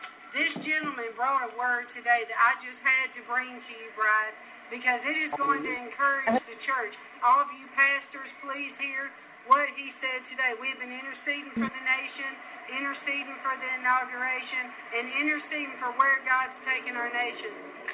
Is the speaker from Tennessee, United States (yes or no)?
yes; Columbia, Tennessee, United States; I am coming to you today in Columbia, Tennessee, which is my hometown.